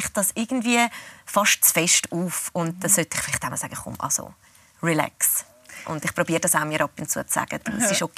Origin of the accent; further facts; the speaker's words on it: Zurich, Switzerland; wir sind in Zürich-Schwammerdingen aufgewachsen.